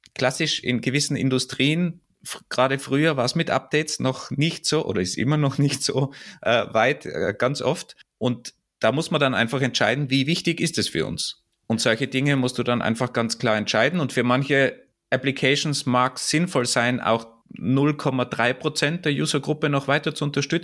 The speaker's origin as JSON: {"language": "German", "country": "Austria", "said": "also bei uns in Österreich zumindest sogar rechtlich vorgeschrieben ist, dass du eine Rampe hast."}